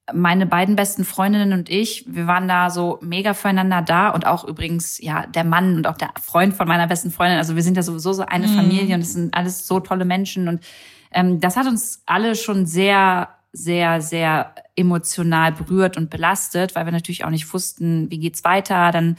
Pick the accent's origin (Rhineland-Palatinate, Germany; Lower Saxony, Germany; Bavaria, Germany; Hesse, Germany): Lower Saxony, Germany; Braunschweig; Also wir kommen beide aus Braunschweig